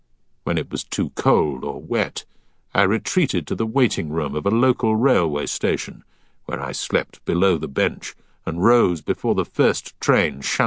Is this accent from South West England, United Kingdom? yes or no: yes; Wells, South West England, United Kingdom; I changed my name, avoided my hometown of Wells in Somerset, and set off for Bristol.